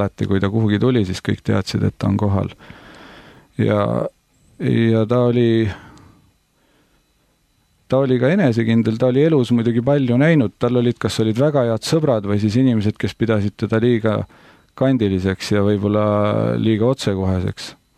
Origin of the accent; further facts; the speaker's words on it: Rakvere, Lääne-Viru County, Estonia; Mina kasvasin Rakveres. Ja Rakver on kena väike linnakene, kui eemalt vaatad.